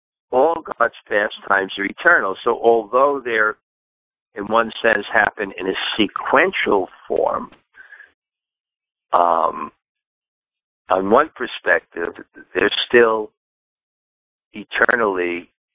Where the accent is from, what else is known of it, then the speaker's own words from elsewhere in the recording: New York, United States; And actually, you know, I'm from New York, so I don't have much country samskaras.